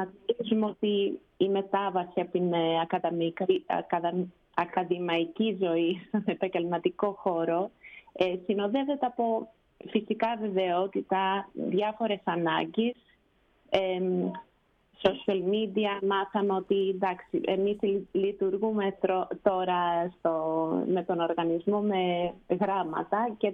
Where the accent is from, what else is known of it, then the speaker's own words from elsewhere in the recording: Chicago, Illinois, United States; also born or lived in Greece; Γεννήθηκα στην Ελλάδα, αλλά έχω μεγαλώσει εδώ. Ουσιαστικά ήμουνα ενός χρονού όταν ήρθα στο Σικάγο με την οικογένεια μου. Οπότε εδώ έχω μεγαλώσει.